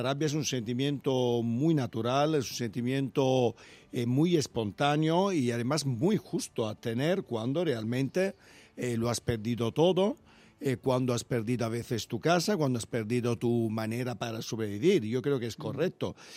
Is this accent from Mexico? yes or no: no; Spain; como muchos españoles